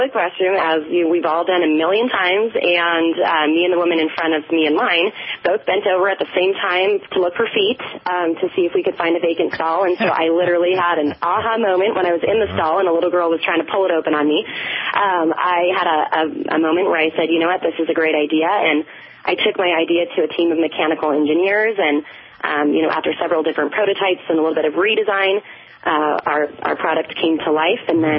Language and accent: English; Carson City, Nevada, United States; I was born and raised in Carson City, Nevada, and I went on to attend the University of Nevada, Reno